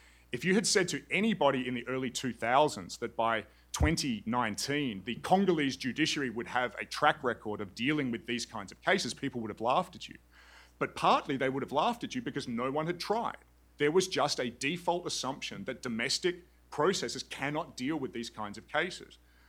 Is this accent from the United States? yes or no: no; Australia; It's, to use a classic British word, which I think as an Australian I can, it's bollocks.